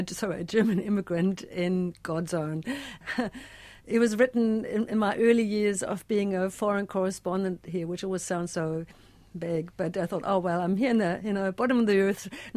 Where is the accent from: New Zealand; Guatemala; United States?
New Zealand; I'm a New Zealander too. I've lived here for 16 years